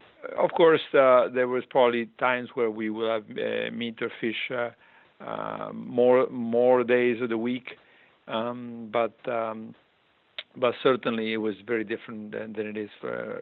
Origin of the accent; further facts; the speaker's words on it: Genoa, Liguria, Italy; And then my region where I grew up in Liguria, in the northwest of Italy, turns out to be Genova, my city